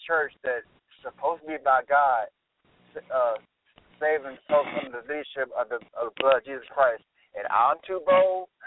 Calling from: Arkansas, United States; Yeah, I'm calling from Arkansas.

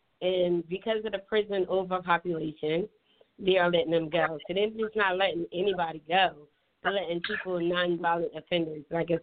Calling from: Philadelphia, Pennsylvania, United States; I'm calling from Philadelphia, PA.

